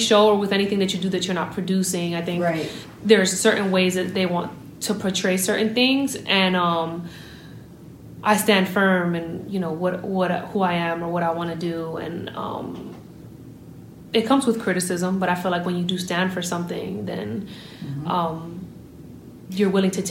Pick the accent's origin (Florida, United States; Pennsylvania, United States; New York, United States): Florida, United States; Miami; now in Atlanta, United States; We're in Atlanta. I'm from Miami. It only goes to like 50 degrees in Miami, like 40 in a really bad year